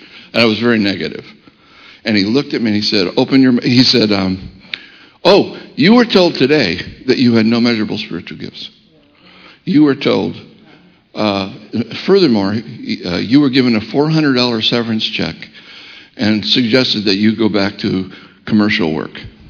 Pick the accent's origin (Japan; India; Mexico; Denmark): Japan; now in United States; I remember coming to the States. I was born and raised in Japan. I'm a missionary kid. I came in 1970.